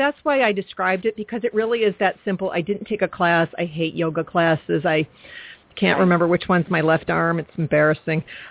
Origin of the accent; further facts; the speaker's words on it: United States; Because we're American, we want it instantly.